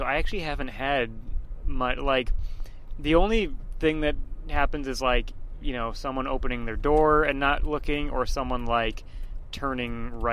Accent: Boston, Massachusetts, United States; born or raised there

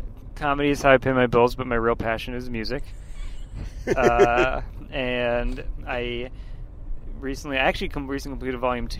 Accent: Boston, Massachusetts, United States; I grew up in Boston, but then I moved to a suburb of Boston, and that was right.

